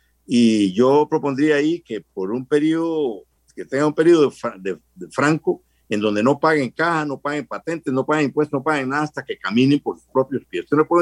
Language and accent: Spanish; Costa Rica; Y Costa Rica tiene democracia y tiene paz porque así somos los ticos